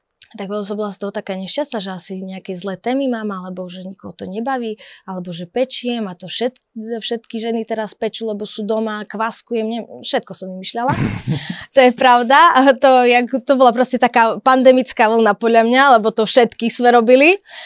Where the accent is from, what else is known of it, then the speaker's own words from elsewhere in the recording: eastern Slovakia, Slovakia; hlavne u nás na východe, tak to ešte bližšie. Rusnáci to úplne, hej, niektoré slova majú. Teraz my napríklad na východe, na východnom Slovensku je dosť veľa Ukrajincov